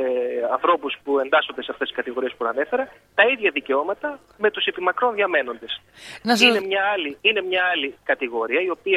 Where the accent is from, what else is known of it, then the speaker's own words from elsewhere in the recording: Greece; ενώ μεγάλωσα στην Ελλάδα και νιώθω κομμάτι αυτής της κοινωνίας